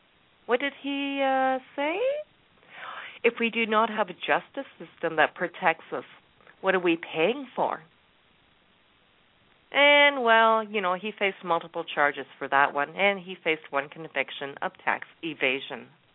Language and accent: English; the South, United States; accent: southern; And sorry, my southern accent jumped out on me.